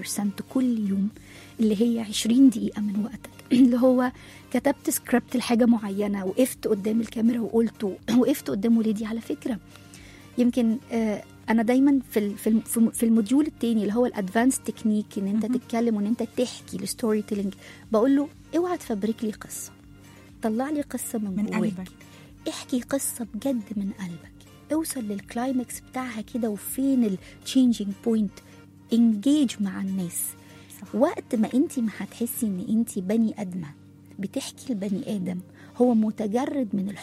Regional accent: Egypt; وطبعا احنا كمصريين، انا مش كلنا بنجيد اللغه العربيه الفصحى

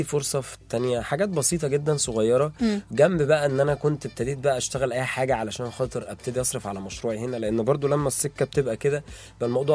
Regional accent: Upper Egypt, Egypt; born there; انا شاب اتولدت في الصعيد في اسره متوسطه

